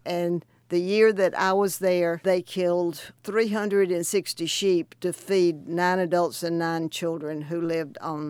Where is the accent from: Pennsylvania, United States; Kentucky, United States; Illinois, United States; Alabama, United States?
Alabama, United States; When I was a child growing up in Alabama, when I would say something that was preposterous or propose it, my mother would always say